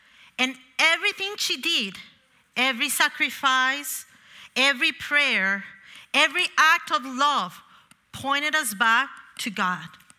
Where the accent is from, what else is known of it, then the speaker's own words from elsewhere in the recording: Bogota, Bogotá D.C., Colombia; moved away as an adult; now in United States; I was born in Bogota, Colombia, and I was raised there until the age of 19, when my mom, my siblings, and I made the journey together here to the United States to build a new life. And here we are, 31 years later.